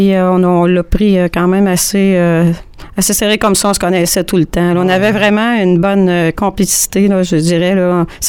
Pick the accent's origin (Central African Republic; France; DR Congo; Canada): Canada; Saint-Paulin, Quebec; Moi, je viens de la Mauricie, tout à fait, à Saint-Paulin, exactement.